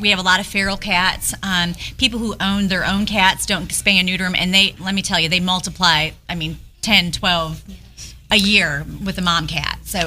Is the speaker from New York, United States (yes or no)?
no; Chicago, Illinois, United States; Then next week we have two going to Chicago on a transport that I'm driving, since that's my home state